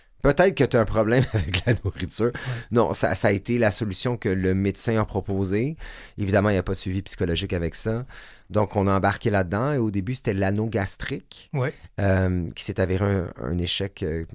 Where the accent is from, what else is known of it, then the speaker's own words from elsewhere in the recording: Saint-Jean-sur-Richelieu, Quebec, Canada; je viens de Saint-Jean-sur-Richelieu, d'une famille de trois garçons. D'une famille extrêmement aimante, faut le dire.